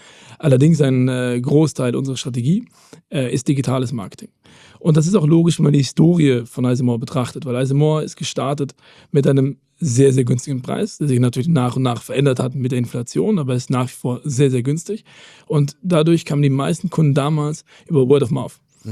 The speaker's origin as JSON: {"language": "German", "country": "Belgium", "said": "Ich bin Belgier"}